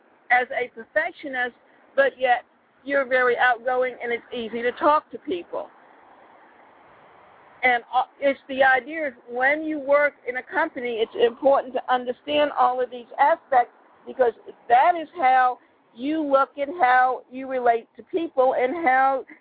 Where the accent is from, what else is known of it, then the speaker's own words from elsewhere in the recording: Savannah, Georgia, United States; Now, I grew up in Savannah during the 1950s and 1960s.